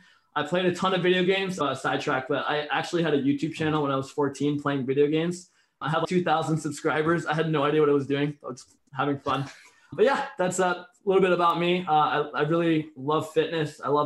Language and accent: English; New York City, New York, United States; I'm from New York City.